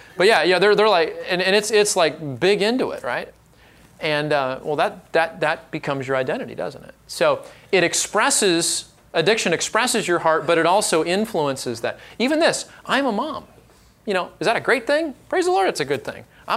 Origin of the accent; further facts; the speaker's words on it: Texas, United States; You know, I'm from Texas. I'm a Dallas Cowboys fan.